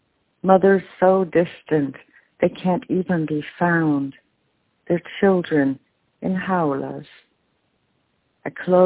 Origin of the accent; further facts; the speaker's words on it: Mexico; first language Spanish; English is a second language; now in United States; years in the States, I find I am forgetting my mother tongue and my Mexican ways. For example, I just called this place the States instead of el otro lado, the other side, as we say in Mexico.